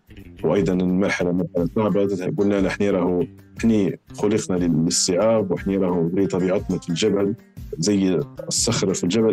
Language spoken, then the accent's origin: Arabic; Libya; انا اذاني ليبي لقيت لغتي مساويه لكل اللغات الثانيه، اذاني ليبي زيني زي كل